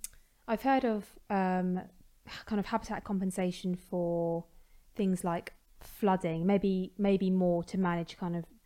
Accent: Portsmouth, South East England, United Kingdom; I grew up in Portsmouth, so living quite near to the shoreline

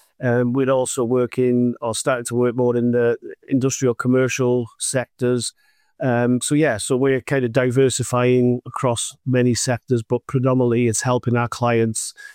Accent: Wrexham, Wales, United Kingdom; I'm from Hollywood town of Wrexham in North Wales

